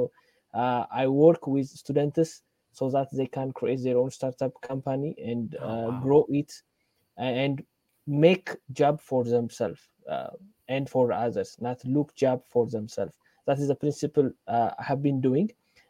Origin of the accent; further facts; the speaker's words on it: Ethiopia; I'm from Ethiopia. So by profession, I'm a computer engineer.